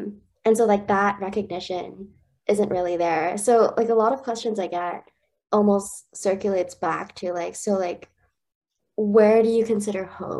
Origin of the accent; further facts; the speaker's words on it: Honolulu, Hawaii, United States; born there; also born or lived in Yokosuka, Japan; Okay, so I was born in Honolulu. My dad was stationed there until 2004. And then from there, we got stationed in Yokosuka.